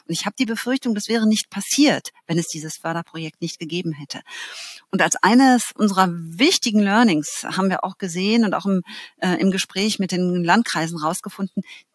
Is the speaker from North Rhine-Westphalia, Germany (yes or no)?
yes; Münster, North Rhine-Westphalia, Germany; born there; Ich bin in Münster geboren. Fahrradfahren ist in meiner DNA verankert.